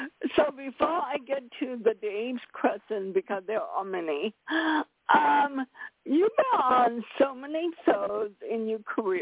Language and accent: English; Seattle, Washington, United States; I'm from Seattle, Washington.